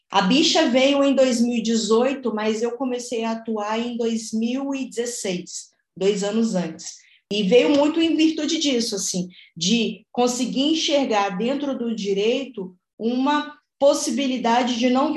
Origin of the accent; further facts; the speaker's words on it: Belo Horizonte, Minas Gerais, Brazil; eu sou de Belo Horizonte, Minas Gerais, né?